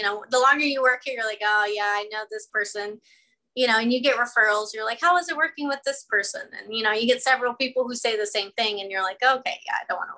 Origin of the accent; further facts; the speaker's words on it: Texas, United States; now in Las Vegas, United States; I moved to Las Vegas. I'm originally from Texas.